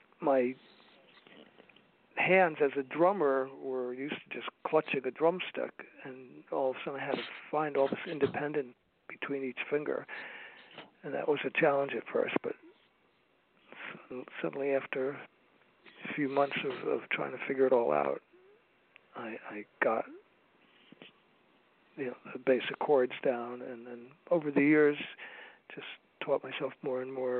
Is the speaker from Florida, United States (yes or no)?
no; Plainfield, New Jersey, United States; Okay, well, I'm from Plainfield, New Jersey, and that's right in the middle of the state, central Jersey.